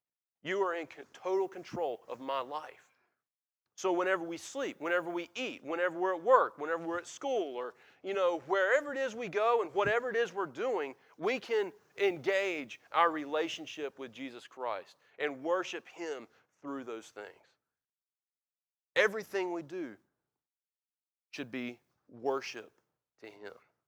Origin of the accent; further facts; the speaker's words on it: North Carolina, United States; because we grew up here in the Bible Belt of North Carolina.